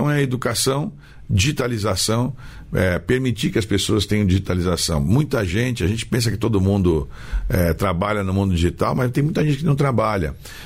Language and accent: Portuguese; São Paulo, Brazil; Eu sou de São Paulo.